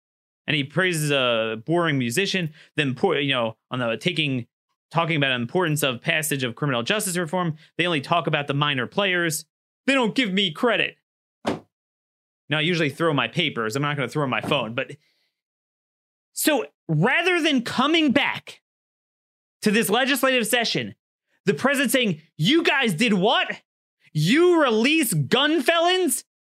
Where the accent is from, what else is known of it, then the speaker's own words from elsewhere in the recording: Maryland, United States; We saw my home state of Maryland, thanks to the work we've done here